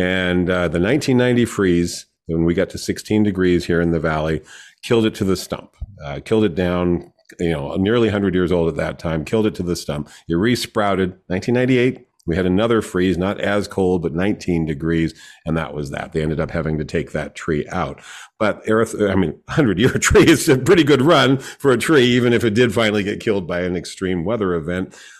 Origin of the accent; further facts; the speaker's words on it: San Diego, California, United States; Growing up in San Diego, my mother was a hummingbird fanatic, and she would hang three or four hummingbird feeders out on the patio